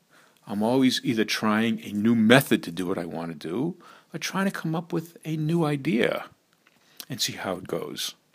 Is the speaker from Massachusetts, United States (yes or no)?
yes; Revere, Massachusetts, United States; a friend of mine who I grew up with, I'm from Revere, grew up with, and he lives out in Los Angeles now.